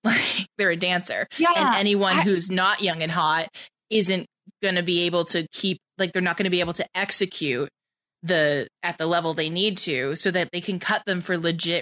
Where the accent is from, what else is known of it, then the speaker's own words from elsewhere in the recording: United Kingdom; remember, I'm British.